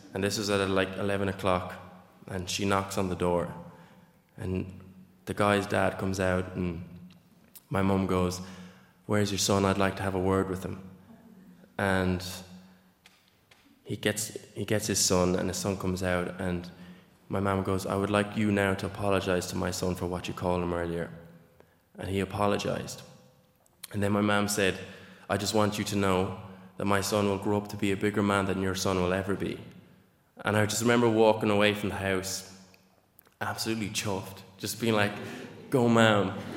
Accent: Neenah, Wisconsin, United States; And I remember growing up in Neenah

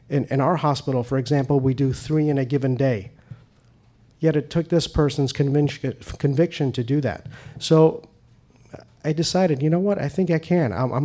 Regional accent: Iran; I'm Persian. I'm an immigrant from Iran.

